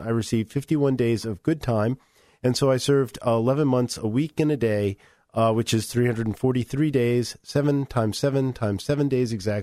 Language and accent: English; Virginia, United States; also born or lived in Philadelphia, United States; I grew up in Virginia, although I was born in Philadelphia.